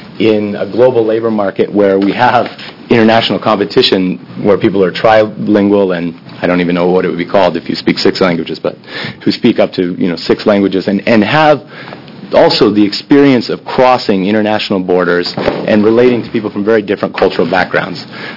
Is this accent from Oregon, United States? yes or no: yes; Oregon, United States; Growing up in the Rogue Valley, for all of its benefits, didn't expose me to a great breadth of different national, linguistic, ethnic, cultural backgrounds.